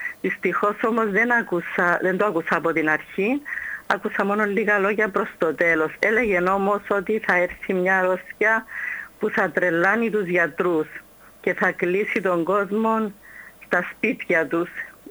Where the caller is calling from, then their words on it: Limassol, Limassol District, Cyprus; από τη Λεμεσόν.